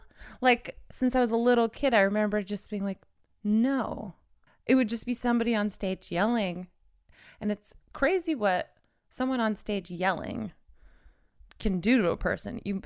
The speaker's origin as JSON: {"language": "English", "region": "the South", "country": "United States", "said": "Like, I'm from the South, so I was just, there were just things that never sat right with me."}